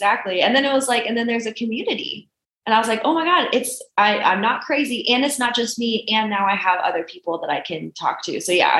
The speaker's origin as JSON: {"language": "English", "region": "Midwest", "country": "United States", "tie": "born or raised there", "also_born_or_lived": "Kansas", "lives_now": "Seattle, United States", "said": "live in Seattle now, but like I was living in Kansas at the time. And so it was just like, you know, growing up in the Midwest"}